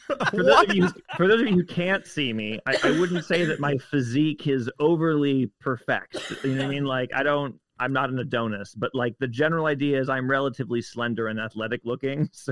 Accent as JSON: {"language": "English", "town": "Toronto", "region": "Ontario", "country": "Canada", "tie": "born or raised there", "said": "my experience being outdoors comes from when I was in high school in Canada. So I grew up in Toronto, Ontario."}